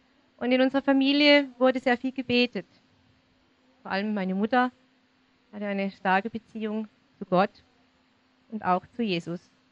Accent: Todtnau, Baden-Württemberg, Germany; Ich bin in Todtnau aufgewachsen. Meine Eltern sind auch von dort. Also ich bin so richtig echt Schwarzwald-Meidli.

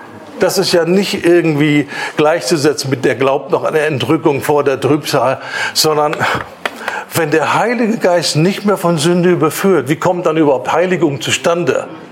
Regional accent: Germany; Lass uns doch mal ein bisschen locker werden, besonders als Deutsche. Wir sind schnell dabei, wenn es nicht so ist, wie wir meinen, wie es sein soll, Irrlehrer.

